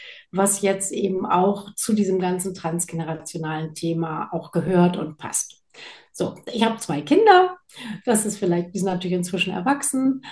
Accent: Namibia; also born or lived in Hamburg; now in Wendeburg, Germany; Also ich habe früher mal in Hamburg gelebt. Ich bin in Namibia geboren und aufgewachsen. Also bin schon eine Menge rumgekommen in der Welt. Aber jetzt lebe ich in einem recht beschaulichen Ort in Wendeburg. Das ist in der Nähe von Braunschweig

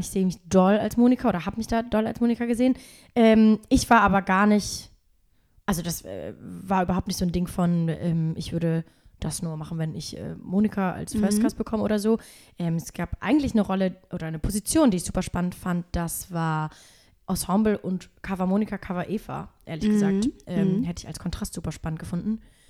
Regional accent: Heinsberg, North Rhine-Westphalia, Germany; also born or lived in Vienna; now in Berlin, Germany; Aber ich komme aus Köln. Oder nee, aus Köln ist wirklich weit gesagt. Ich komme aus Heinsberg.

